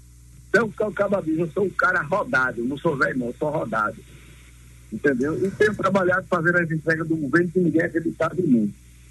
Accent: Northeast Region, Brazil; Porque eu sou nordestino, eu tenho gratidão, tenho orgulho de ser do Nordeste.

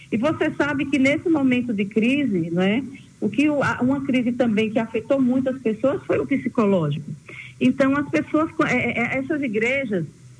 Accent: Rajada, Pernambuco, Brazil; born there; Ela pega ali após Rajada, que é o nosso distrito onde eu nasci, e graças a Deus, depois de casada, voltei a morar lá.

